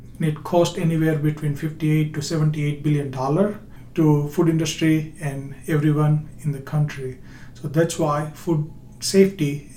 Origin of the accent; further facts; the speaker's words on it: India; now in United States; I'm originally from India. I received my bachelor's and master's degree in food biotechnology in India, and then from there came to Louisiana State University for my PhD.